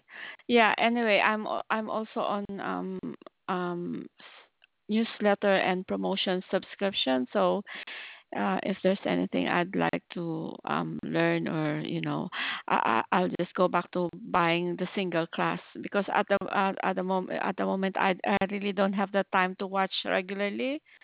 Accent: New Zealand; I'm from New Zealand. I'm calling from New Zealand.

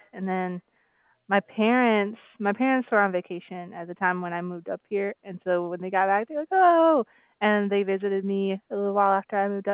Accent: New York, United States; moved away as an adult; now in Toronto, Canada; I'm originally from New York, but my husband lives here.

